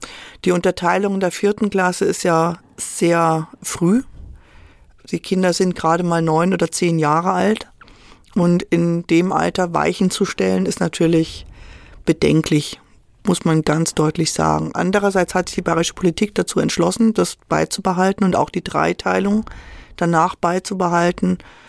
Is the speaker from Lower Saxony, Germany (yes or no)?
no; Thuringia, Germany; Also ich bin ja in Thüringen zur Schule gegangen und an einer polytechnischen Oberschule.